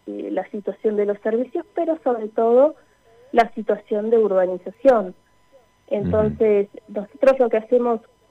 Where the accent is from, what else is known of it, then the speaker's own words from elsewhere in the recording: Patagonia, Argentina; Somos patagónicos